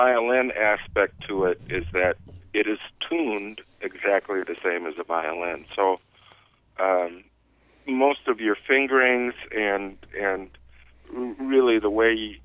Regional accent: Minneapolis, Minnesota, United States; I grew up in Northeast Minneapolis, which was kind of the enclave of the Ukrainian community in Minneapolis

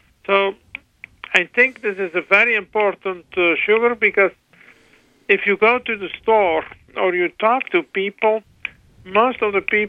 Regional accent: Belgium; English is a second language; I'm born and raised in Belgium and everybody knows the Belgium chocolate.

